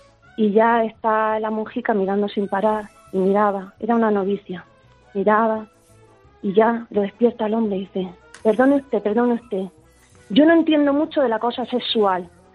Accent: Yecla, Region of Murcia, Spain; soy de Yecla.

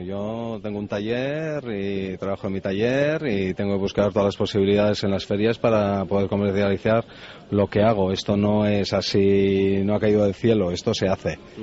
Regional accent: Basque Country, Spain; Al lado de Vitoria, al lado de Salvatierra.

